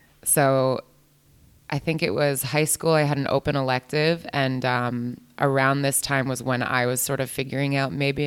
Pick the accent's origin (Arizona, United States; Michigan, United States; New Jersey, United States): New Jersey, United States; I realized I didn't do that. … I'm an actor. I'm from New Jersey.